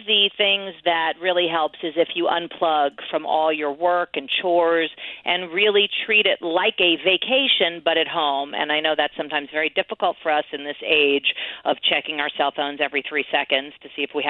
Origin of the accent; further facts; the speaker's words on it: New York, United States; I'm from New York, and they say, what should I do in New York?